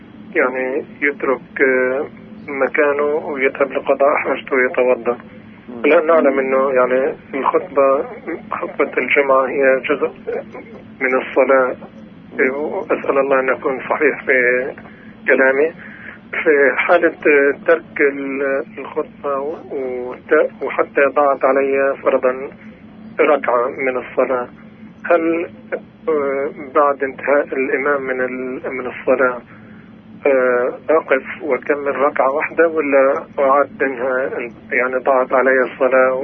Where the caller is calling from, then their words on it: United States; أنا بتكلم معكم من الولايات المتحدة من أمريكا